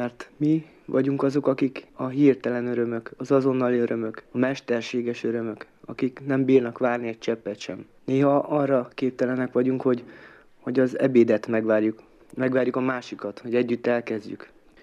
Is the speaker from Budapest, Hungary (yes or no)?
no; Szeged, Csongrád-Csanád, Hungary; born there; Szegeden születtem, 14 éves korom óta vagyok szenvedélybeteg, 25 éves leszek most.